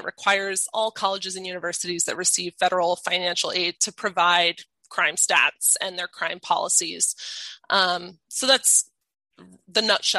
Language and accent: English; Baltimore, Maryland, United States; Then I came to WBAL-TV in Baltimore. I'm from Baltimore originally.